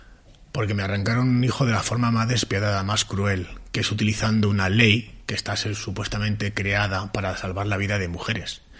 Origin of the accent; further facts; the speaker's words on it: Madrid, Community of Madrid, Spain; Soy un papá de Madrid